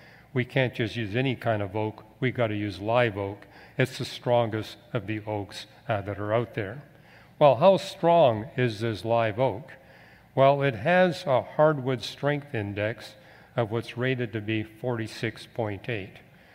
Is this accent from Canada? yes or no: yes; British Columbia, Canada; I grew up in British Columbia, which is almost entirely filled with softwood forests.